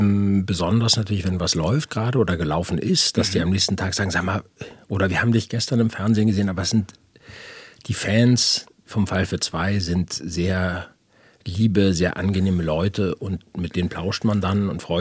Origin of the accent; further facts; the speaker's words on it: Hamburg, Germany; moved away as an adult; also born or lived in New York; now in Berlin, Germany; Geboren und aufgewachsen in Hamburg. Jedes Mal, wenn ich nach Hamburg komme, geht mir das Herz auf. Das geht auch niemals weg. Ich bin, bis ich Anfang 20 war, in Hamburg gewesen, bin dann ins Studium gegangen nach New York für 5,5 Jahre und dann von da nach Berlin.